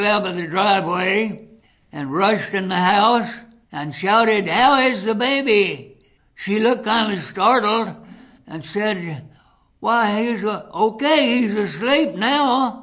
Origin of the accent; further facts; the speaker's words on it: Ash Flat, Arkansas, United States; I grew up in Ash Flat, Arkansas. It's about 60 miles south of West Plains. I've lived there practically all my life.